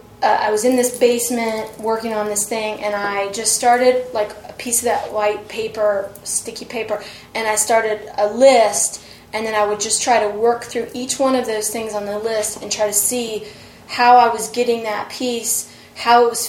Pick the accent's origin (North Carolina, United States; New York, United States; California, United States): North Carolina, United States; Mooresville; I grew up near Charlotte in a little town, Mooresville, North Carolina. We weren't originally from there, but we moved there after my father died.